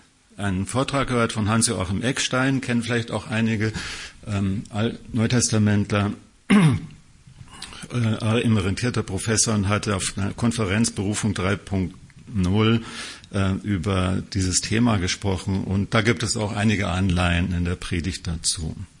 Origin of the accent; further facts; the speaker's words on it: Bavaria, Germany; also born or lived in Hamburg / Bremen / Bochum / Baunatal; Wir sind eigentlich wir sind gebürtige Bayern, also richtig, also Niederbayern und Hauptstadt München und sind auch groß geworden, auch wenn man das nicht mehr so hört. Und dann waren wir eigentlich immer unterwegs, muss man sagen, also 5 Jahre Hamburg zum Studium und dann war Bremen